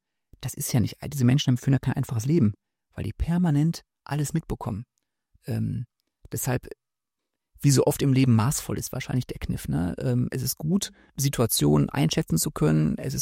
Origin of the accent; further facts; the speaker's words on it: Osnabrück, Lower Saxony, Germany; Ich weiß, in Münster fährt man Fahrrad, aber ich komme aus Osnabrück, da muss ich ein bisschen weiter fahren.